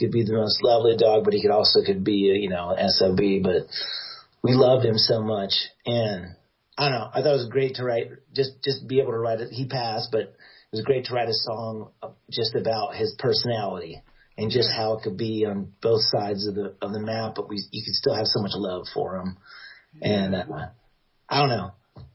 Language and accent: English; Idaho, United States; Palmer's a guy I grew up with in Idaho.